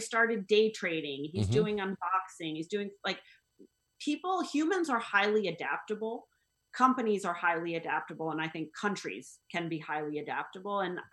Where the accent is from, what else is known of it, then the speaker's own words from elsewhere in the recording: United States; I think I'm an American.